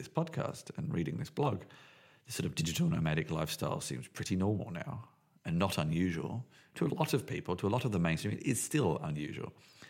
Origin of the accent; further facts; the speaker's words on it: Berlin, Germany; sometimes when you say, I'm from Berlin, and they look at you like, what? You don't sound German.